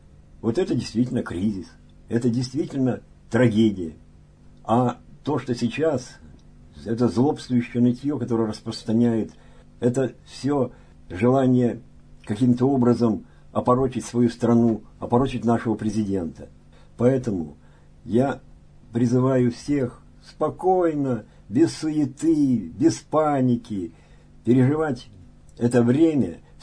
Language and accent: Russian; Donbas, Ukraine; Я родом из Донбасса. У меня там живет родной брат в маленьком шахтерском городке Углегорске.